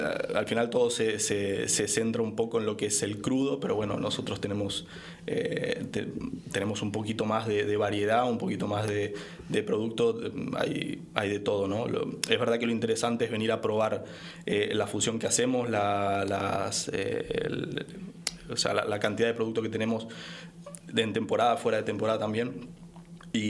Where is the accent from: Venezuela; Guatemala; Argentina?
Argentina; moved away; yo soy de Argentina, ¿no? Vivo aquí hace...